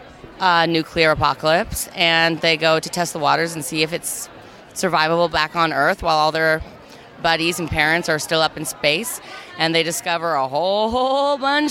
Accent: Vancouver, British Columbia, Canada; because I grew up in Vancouver, where a lot of the shows are filmed

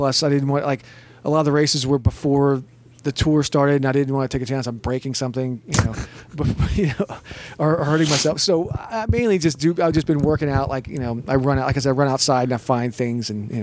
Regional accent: Texas, United States; now in Las Vegas, United States; I'm Texas myself.

